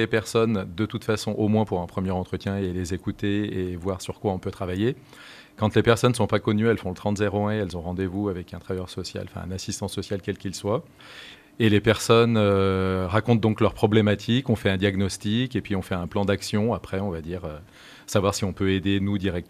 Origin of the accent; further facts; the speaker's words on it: Lyon, Auvergne-Rhône-Alpes, France; je suis de Lyon à la base